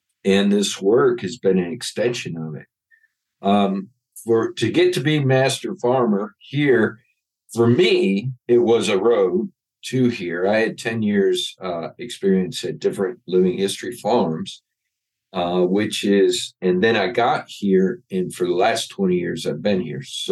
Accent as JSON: {"language": "English", "region": "Michigan", "country": "United States", "tie": "born or raised there", "said": "Okay, well, I grew up in Michigan, in the southeastern part, just above Ohio. And I grew up on a 40-acre farm"}